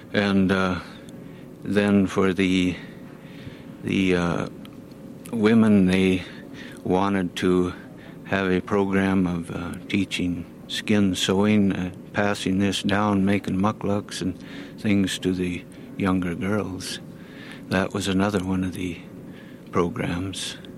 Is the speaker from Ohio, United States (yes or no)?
no; McGrath, Alaska, United States; from the Yukon, Lower Yukon McGrath area.